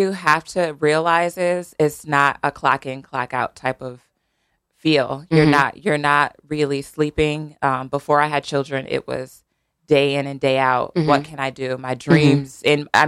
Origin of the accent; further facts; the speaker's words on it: Fairhaven, United States; Yeah, so I grew up in Fairhaven.